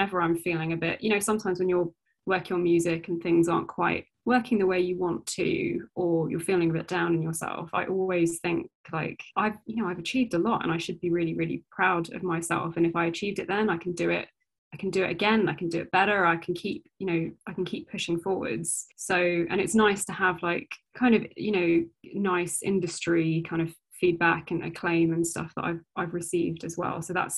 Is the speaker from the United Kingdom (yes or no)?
yes; United Kingdom; So I'm fully Indian. That's kind of my heritage. But I was born and brought up here in the UK. And my parents kind of came here in the 70s.